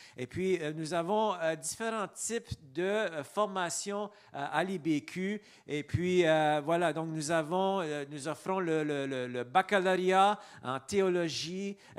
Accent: Edmundston, New Brunswick, Canada; puis je suis originaire d'Edmundston, vous connaissez ça? Pas trop loin d'ici, j'ai grandi dans cette région-là

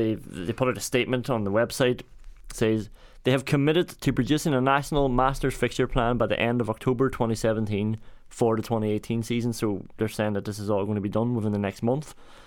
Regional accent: Derry, Northern Ireland, United Kingdom; Like, I'm from Derry, so yeah, we're out every year by June, July.

